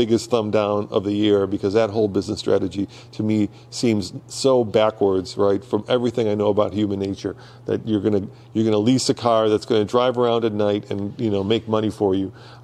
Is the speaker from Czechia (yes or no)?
yes; Czechia; But I grew up in the Czech Republic where the government dictated basically by 5-year plans of what people should drive.